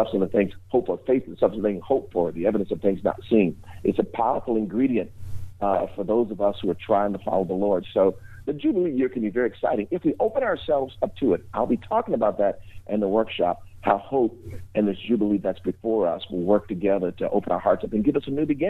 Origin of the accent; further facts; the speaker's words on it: Louisiana, United States; You know, when I grew up in North Louisiana on that plantation, that farm, the old women would be singing